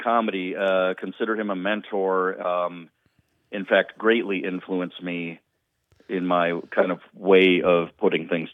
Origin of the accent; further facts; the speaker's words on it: Marinette, Wisconsin, United States; I haven't been fortunate enough yet to do my hometown of Marinette.